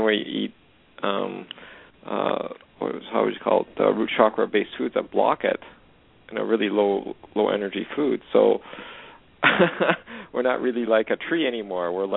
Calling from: Canada; I'm calling from Canada.

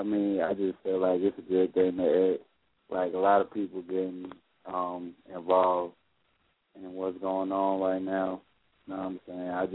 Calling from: Atlanta, Georgia, United States; I'm calling from Atlanta.

